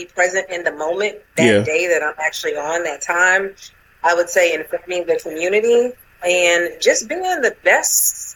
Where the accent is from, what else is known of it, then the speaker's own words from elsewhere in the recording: Georgia, United States; I was from Georgia when we would be doing our radio shows.